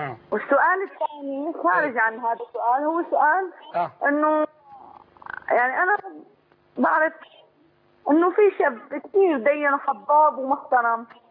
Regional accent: Syria; أنا من سوريا.

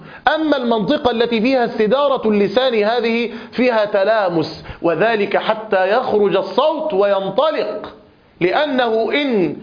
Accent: Egypt; الضاد التي نسمعها في زماننا هذا وخصوصا عندنا في مصر نجد أنها شديدة

